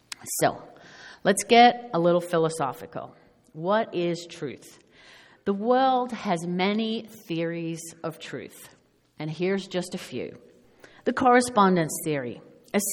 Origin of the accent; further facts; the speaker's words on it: Australia; now in Canada; This was my life growing up in Outback Australia, where the deadly brown snakes lived under your house. But now moving to Canada